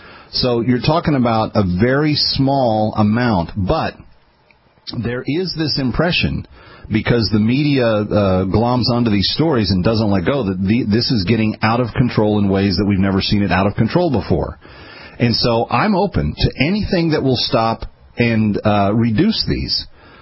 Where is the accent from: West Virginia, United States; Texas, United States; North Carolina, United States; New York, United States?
Texas, United States; Texas is my home state, and I really care about the folks that are there